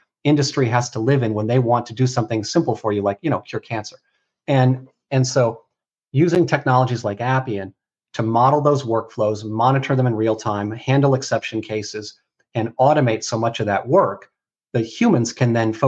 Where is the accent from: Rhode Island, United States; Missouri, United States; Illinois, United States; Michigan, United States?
Illinois, United States; Chicago; partly because I'm from Chicago, being a Cubs fan